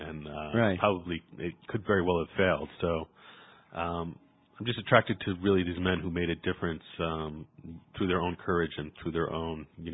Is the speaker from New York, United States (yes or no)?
yes; Buffalo, New York, United States; but I said it in the place probably I knew best, which was my hometown of Buffalo.